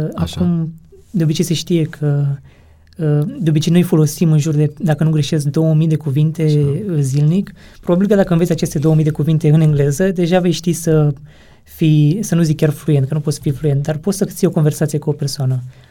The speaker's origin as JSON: {"language": "Romanian", "region": "Olt County", "country": "Romania", "said": "Eu sunt din Olt, deloc."}